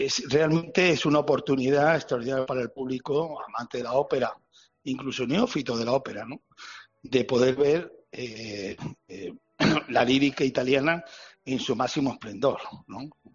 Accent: Málaga, Andalusia, Spain; Pero primero nuestra ciudad, pues yo soy malagueño

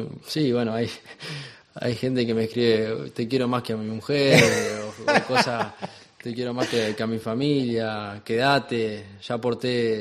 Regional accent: Uruguay; yo recuerdo cuando era chico, iba al clásico en Uruguay y estábamos todos mezclados y no había problema.

